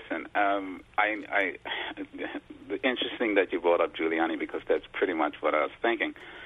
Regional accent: New Jersey, United States; You know, I'm from New Jersey.

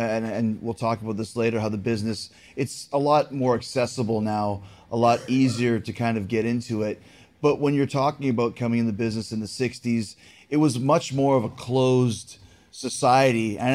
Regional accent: Canada; I'm from Canada

